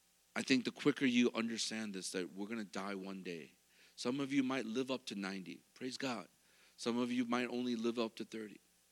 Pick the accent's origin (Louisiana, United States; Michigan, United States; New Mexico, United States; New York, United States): Michigan, United States; Ohio State, boo, because we're from Michigan, right?